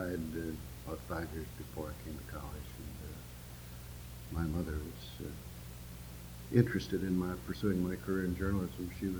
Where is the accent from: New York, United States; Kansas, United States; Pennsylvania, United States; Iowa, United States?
Pennsylvania, United States; Philadelphia; And I come from Philadelphia, and graffiti is a tremendous problem.